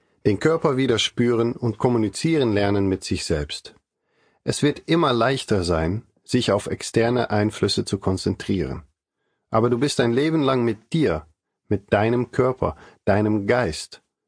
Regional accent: Ter Apel, Groningen, Netherlands; born there; German is a second language; Ich wurde geboren in Ter Apel, in Groningen, Holland.

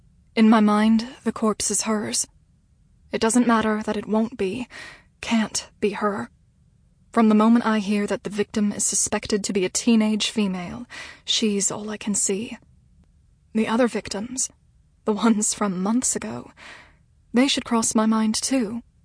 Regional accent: Vinalhaven, Maine, United States; Camden, Maine isn't exactly spitting distance from my hometown. Well, home island, really, of Vinylhaven, Maine.

